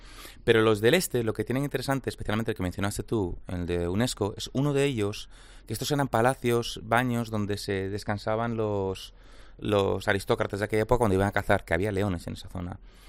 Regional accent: Amman, Amman Governorate, Jordan; aunque yo no nací en Amán, yo soy de Amán.

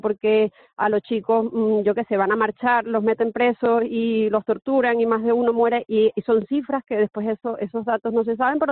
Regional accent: Venezuela; moved away as an adult; un lugar para, bueno, para estar más tranquila, porque realmente en Venezuela me sentía muy insegura.

